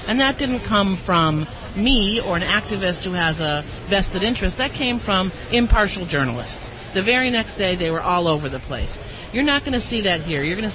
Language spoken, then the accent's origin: English; Massachusetts, United States; I'm from Western Massachusetts, and we try to have some regional diversity at our executive level.